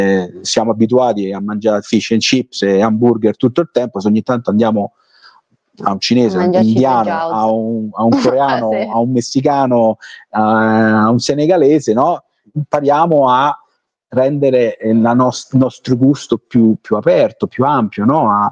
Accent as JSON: {"language": "Italian", "town": "Rome", "region": "Lazio", "country": "Italy", "said": "come sentite, vengo da Roma"}